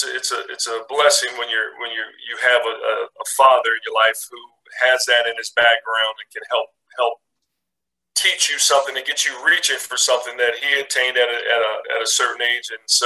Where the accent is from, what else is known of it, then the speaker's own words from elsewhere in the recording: Indianapolis, Indiana, United States; I remember we were kids growing up in Indianapolis.